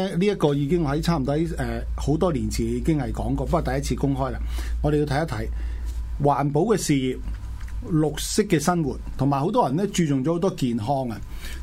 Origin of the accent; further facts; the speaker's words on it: China; 我哋中國人有一句話咧，就話叫做欺山就莫欺水啊嘛